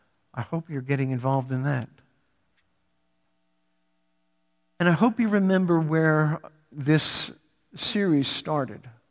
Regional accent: United States; I'm an American. I don't have to give up my self-will.

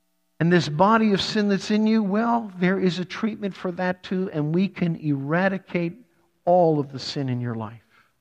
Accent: United States; I'm an American. I don't have to give up my self-will.

